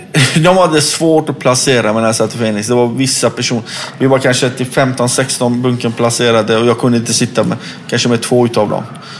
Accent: Iran; Jag är iranier. Jag pratar inte persiska på kanske 2-3 gånger.

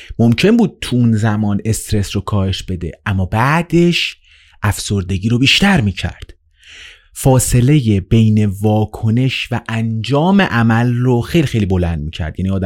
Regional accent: Iran; born there; ولی حالا توی ایران به دنیا اومدم

